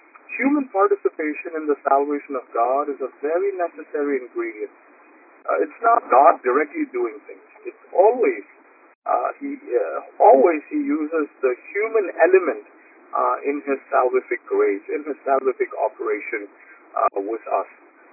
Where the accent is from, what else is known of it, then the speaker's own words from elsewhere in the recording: India; this is something that we as an Indian community and we as a Malangara Orthodox Church need to understand deeply.